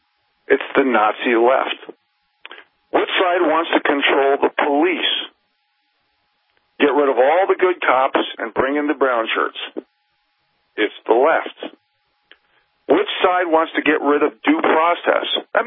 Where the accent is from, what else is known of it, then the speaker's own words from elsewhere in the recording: United States; because as an American, I feel it's so important right now that Americans stick up for America.